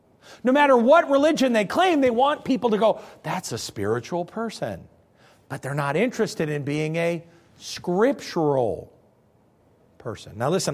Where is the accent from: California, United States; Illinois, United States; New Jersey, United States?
Illinois, United States; Now, I'm from Illinois.